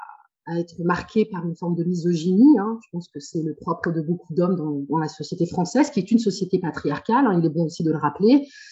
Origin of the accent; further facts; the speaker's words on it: Normandy, France; born there; je suis née en Normandie. Sans une fratrie plutôt grande, plutôt généreuse. J'ai 5 sœurs et un frère. Mes parents sont d'origine algérienne.